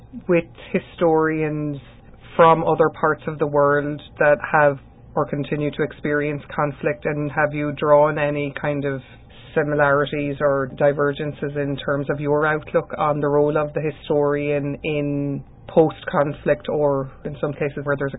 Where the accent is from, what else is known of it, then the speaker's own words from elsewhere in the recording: the South, United States; I'd say I'm around your age, I grew up in the South, but there was a relentlessness to it.